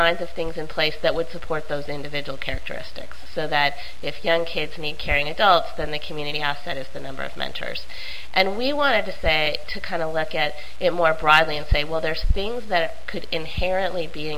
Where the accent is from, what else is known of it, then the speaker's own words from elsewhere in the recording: Oakland, California, United States; I come from Oakland in California